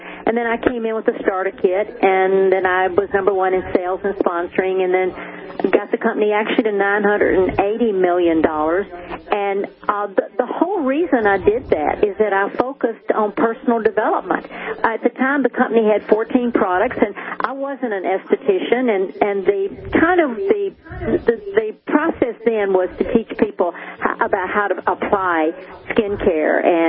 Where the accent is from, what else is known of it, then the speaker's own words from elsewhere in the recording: Tennessee, United States; I was raised in Tennessee in poverty